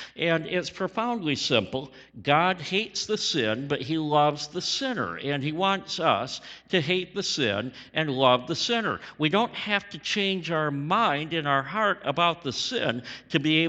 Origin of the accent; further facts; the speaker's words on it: Flint, Michigan, United States; It was either I was born with it or it was because I was raised in Flint, Michigan.